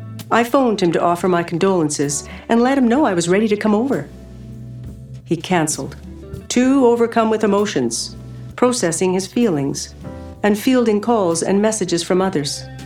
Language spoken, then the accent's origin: English; Canada; When I said I came from Canada